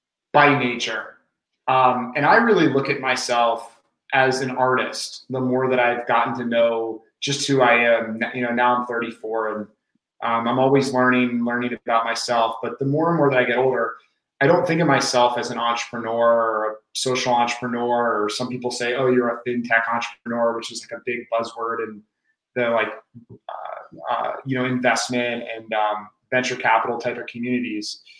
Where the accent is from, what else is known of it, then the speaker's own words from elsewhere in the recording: Baltimore, Maryland, United States; now in Austin, United States; I'm based and lived in Austin, Texas now. I'm born and raised in Baltimore.